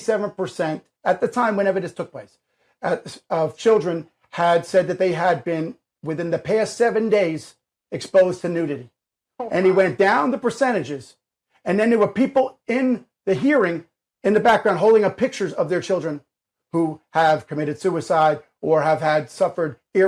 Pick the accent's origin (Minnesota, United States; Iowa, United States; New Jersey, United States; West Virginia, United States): New Jersey, United States; So if you're a betting man, and I'm from Jersey, you're a betting man